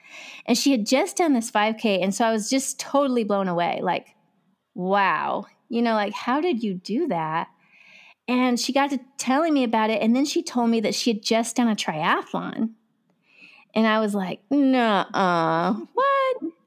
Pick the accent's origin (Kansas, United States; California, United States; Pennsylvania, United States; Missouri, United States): Missouri, United States; It was just like I grew up in Missouri, in the middle of Missouri in the 1980s